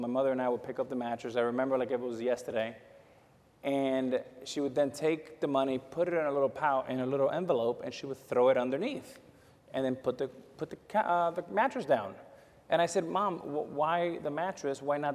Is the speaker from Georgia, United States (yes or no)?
no; Miami, Florida, United States; also born or lived in New York City; I was born in New York City. grew up in Miami.